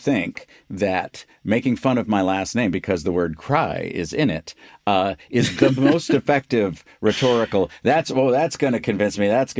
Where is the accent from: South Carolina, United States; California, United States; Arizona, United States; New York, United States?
New York, United States; New York City; You know, I come from New York City.